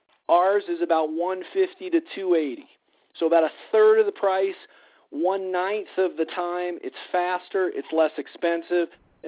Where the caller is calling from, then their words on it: Colorado, United States; I'm calling in from Colorado this evening.